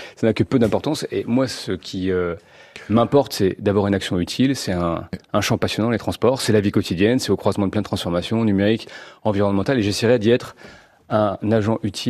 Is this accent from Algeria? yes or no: no; France; en tant que Français, j'ai l'optimisme chevillé au corps.